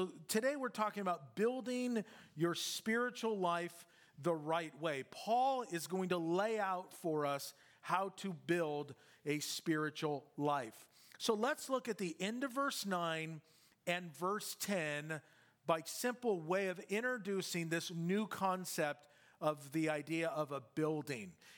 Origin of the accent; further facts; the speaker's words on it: United States; I'm an American. I'm an individual Christian.